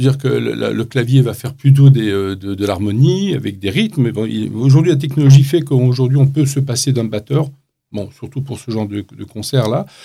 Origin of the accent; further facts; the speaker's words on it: La Goulette, Tunis Governorate, Tunisia; born there; Moi-même, je suis né à la Goulette, à Tunis